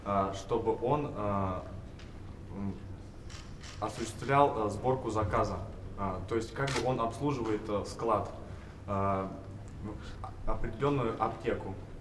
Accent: Moscow Oblast, Russia; Из Московской области. Учусь в колледже в городе Раменское.

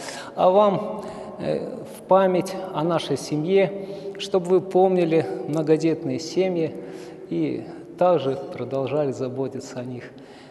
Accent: Sakha Republic, Russia; Мы приехали издалека сюда, из Якутии. Живем в сельской местности

